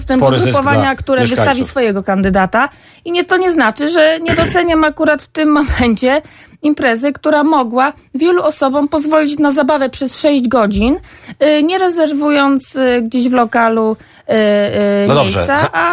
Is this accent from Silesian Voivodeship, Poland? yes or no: no; Gdynia, Pomeranian Voivodeship, Poland; bo jestem gdynianką